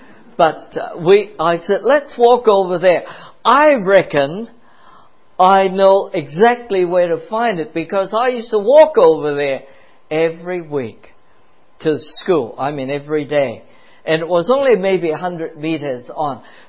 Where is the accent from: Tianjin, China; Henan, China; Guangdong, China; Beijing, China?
Guangdong, China; Guangzhou; I was born in Guangzhou, huh? Canton. That's what it's called, okay? For most of us who are older, it's Canton, because I'm Cantonese.